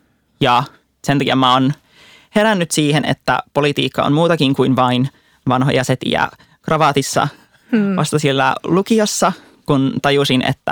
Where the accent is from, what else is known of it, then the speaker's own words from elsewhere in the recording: Keitele, North Savo, Finland; now in Helsinki, Finland; Mietin aluksi, että lähtisin kotipaikkakunnallani Keiteleellä Pohjois-Savossa ehdokkaalle